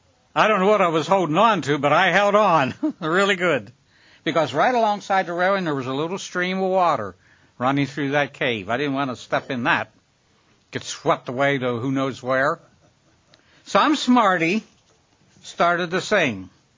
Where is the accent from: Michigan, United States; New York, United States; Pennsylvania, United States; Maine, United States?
Pennsylvania, United States; One time, many years later, traveling through my home state of Pennsylvania